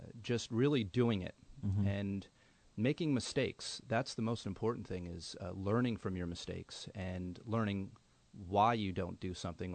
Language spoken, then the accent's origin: English; Branchburg, New Jersey, United States; born and raised in Branchburg, New Jersey, currently reside in Hunterdon County